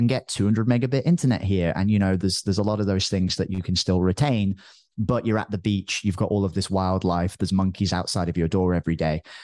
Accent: United Kingdom; now in Costa Rica; Luckily, I'm British, so I don't have to deal with the U.S. government, which makes things easier.

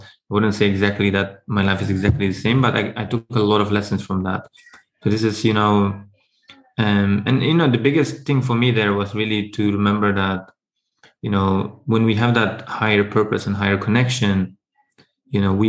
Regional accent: Netherlands; now in London, United Kingdom; I grew up in the Netherlands and I moved to London because I wanted to change my environment

